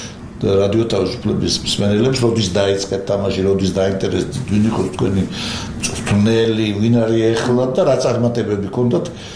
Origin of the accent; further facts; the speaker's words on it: Racha-Lechkhumi and Kvemo Svaneti, Georgia; მეც რაჭიდან ვარ